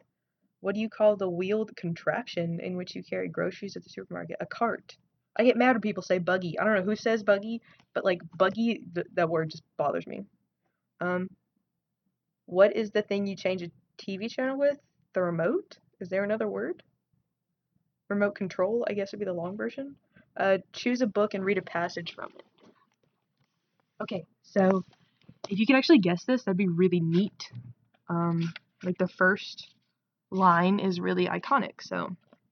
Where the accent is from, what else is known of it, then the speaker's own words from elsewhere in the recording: Tennessee, United States; accent: southern; I'm from Tennessee, so if you pick up on a southern accent at any point, that's probably why. I'm now conscious about my southern accent and I'm like attempting to change it while I'm talking